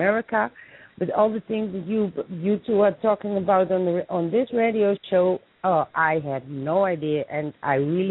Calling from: Netherlands; English is a second language; I'm calling from the Netherlands.

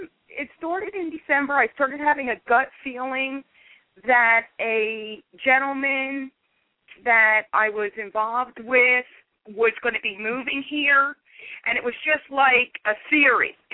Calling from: Pennsylvania, United States; Hi, and I'm calling from Pennsylvania.

